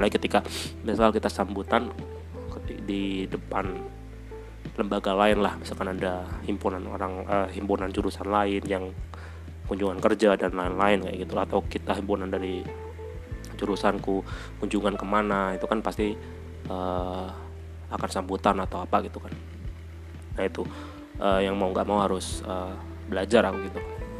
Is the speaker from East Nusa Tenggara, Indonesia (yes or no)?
no; Pemalang, Central Java, Indonesia; Jadi daerah saya itu aslinya namanya Pemalang.